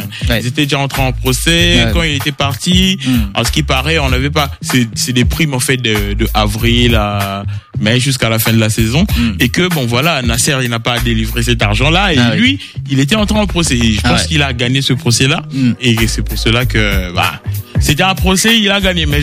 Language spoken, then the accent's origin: French; Paris, Île-de-France, France; Ah oui, moi, et pourtant, puis je suis parisien, moi.